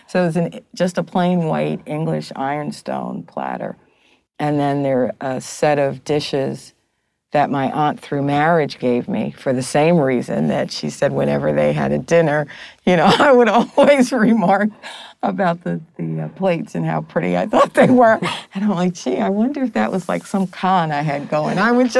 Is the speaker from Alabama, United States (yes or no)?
no; Newark, New Jersey, United States; I was born here. I was born here in Newark, New Jersey.